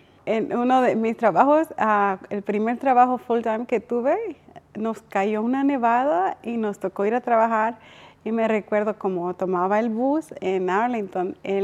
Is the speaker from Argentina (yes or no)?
no; El Salvador; moved away as an adult; Yo llegué para el día de Navidad del 2001. Tenía 19 años, jovencita. Soy de El Salvador, estaba en la Universidad de El Salvador sacando mi licenciatura en contabilidad pública.